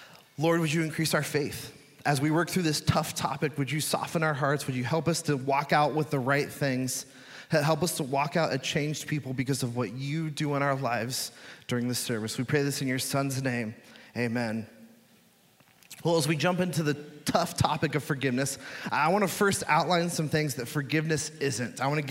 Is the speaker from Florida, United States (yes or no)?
yes; Florida, United States; now in Springfield, United States; I grew up in Southwest Florida, and it was not the case.